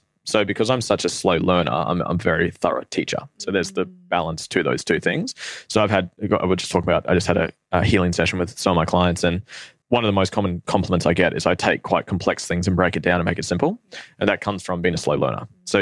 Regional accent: Norfolk Island, Australia; born there; I was born on Norfolk Island, which is this really tiny island between Australia and New Zealand.

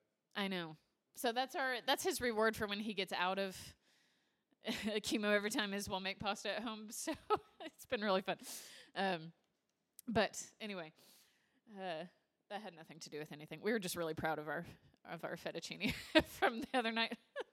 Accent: Midwest, United States; now in Texas, United States; we're both from the Midwest, so we should both be. I am, but I've lived in Texas too long.

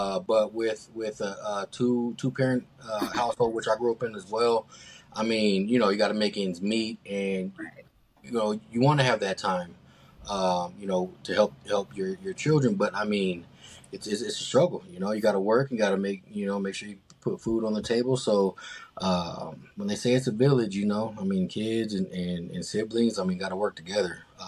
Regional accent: Denver, Colorado, United States; You know, I grew up in Park Hill, but I rarely went to Montbello.

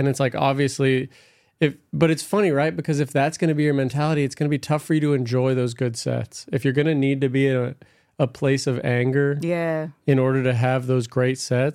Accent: Los Alamitos, California, United States; From, Orange County, Los Alamitos / Long Beach.

